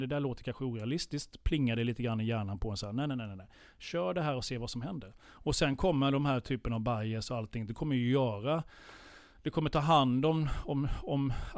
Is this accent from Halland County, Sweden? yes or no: yes; Halland County, Sweden; jag är man, jag är liksom hallänning